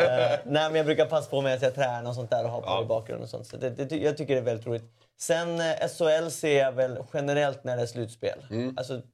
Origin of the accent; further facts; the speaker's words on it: Norrland, Sweden; Jag är från Norrland, mycket vänner i Övik